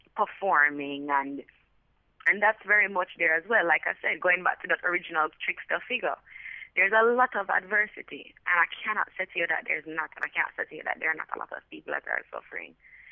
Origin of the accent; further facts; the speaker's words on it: Jamaica; And I never even noticed it as a Jamaican